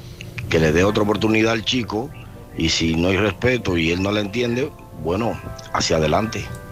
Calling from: Grañén, Aragon, Spain; Soy de Grañén, me encuentro trabajando ahora mismo

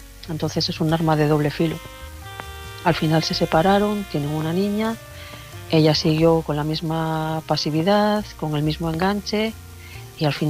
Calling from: León, Castile and León, Spain

